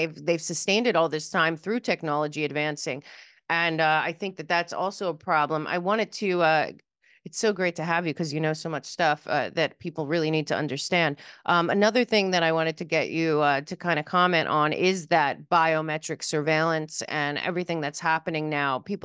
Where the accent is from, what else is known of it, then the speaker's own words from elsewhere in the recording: Pennsylvania, United States; I grew up outside of Philadelphia, so we would go up to Lancaster a lot and go to their markets there.